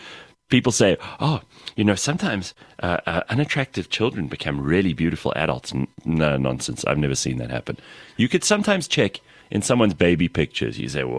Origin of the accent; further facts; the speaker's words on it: South Africa; Because I just assumed, again, being a South African, I just assumed you said Afrikaans TikTok.